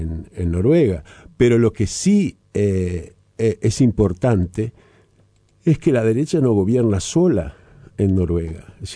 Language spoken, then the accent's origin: Spanish; Montevideo, Uruguay; yo nací en Montevideo, diría Darwin. Yo nací en La Unión, en la calle Comercio 2342.